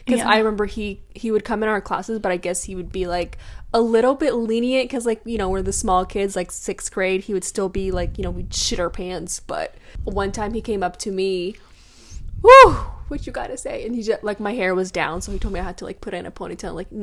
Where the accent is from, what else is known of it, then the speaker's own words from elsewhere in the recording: Texas, United States; we're born and raised in Texas and America.